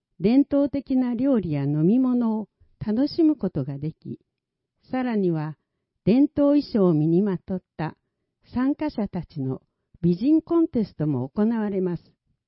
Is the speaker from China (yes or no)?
no; Malaysia; 私の母国、マレーシアには、ペスタカーマタンという収穫祭があります。